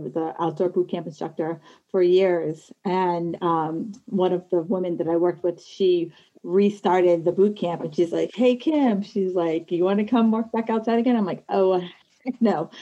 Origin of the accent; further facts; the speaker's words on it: East Coast, United States; of course, I'm from East Coast. So I wake up at 4 a.m.